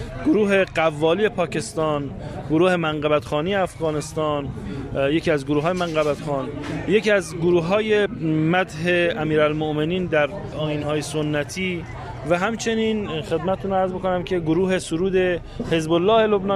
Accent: Mashhad, Razavi Khorasan, Iran; من به عنوان یک مشهدی خیلی از این اطلاعات رو تا حالا نداشتم

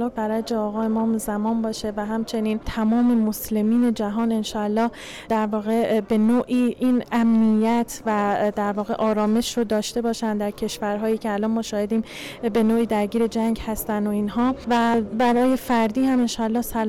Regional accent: Tehran, Tehran Province, Iran; من از تهران اومدم.

